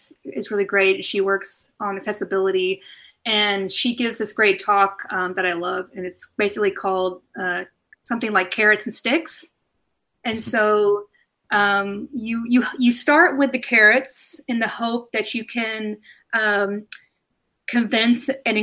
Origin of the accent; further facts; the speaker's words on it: Alabama, United States; And I grew up in Alabama with Winn-Dixie's.